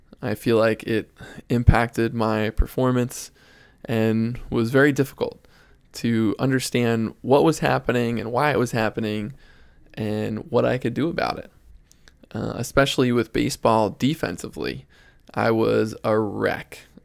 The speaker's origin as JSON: {"language": "English", "town": "New York City", "region": "New York", "country": "United States", "tie": "born or raised there", "said": "I grew up in New York City playing high school baseball, and I played college baseball for Swarthmore College."}